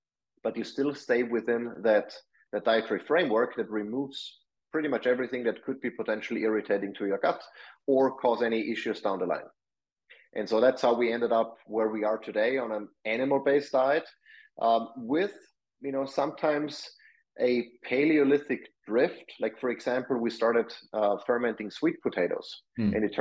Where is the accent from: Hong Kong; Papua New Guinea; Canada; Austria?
Austria; we had like a lot of pasta and those kind of things that I grew up with in Austria.